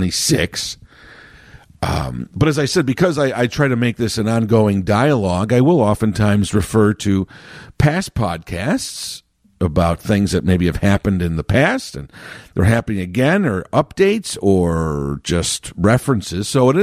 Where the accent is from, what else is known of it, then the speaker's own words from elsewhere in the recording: Chicago, Illinois, United States; I've been born and raised in Chicago.